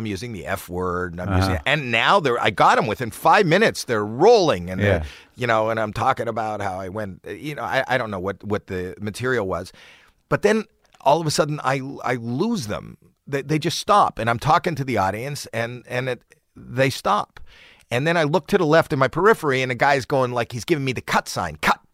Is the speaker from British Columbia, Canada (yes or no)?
no; Toronto, Ontario, Canada; I happened to be in Toronto. He knew I was in Toronto. That's my hometown.